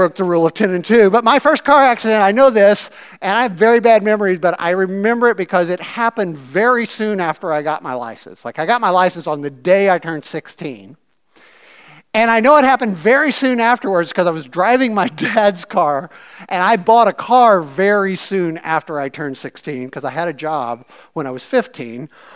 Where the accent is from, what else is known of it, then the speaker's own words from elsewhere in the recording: Missouri, United States; The land is completely flat there, where I grew up in Southeast Missouri.